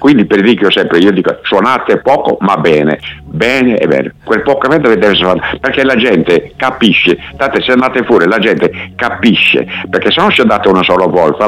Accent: Sardinia, Italy; perché prima di tutto che è nostro, è sardo, io sono sardo

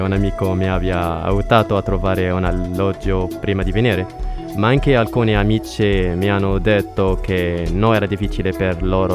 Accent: Rabat, Rabat-Salé-Kénitra, Morocco; Italian is a second language; now in Cagliari, Italy; Sono di Marocco, Rabat.

